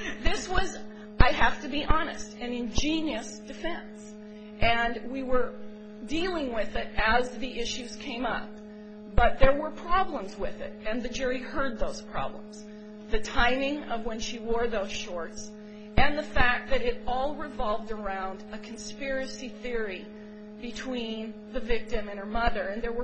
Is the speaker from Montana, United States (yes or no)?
yes; Great Falls, Montana, United States; I'm from Great Falls, Montana.